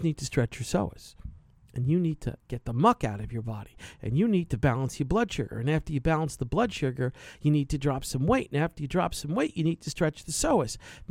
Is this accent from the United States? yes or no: yes; Irvine, California, United States; I grew up in Irvine near the nuclear reactor sites there. On Barranca.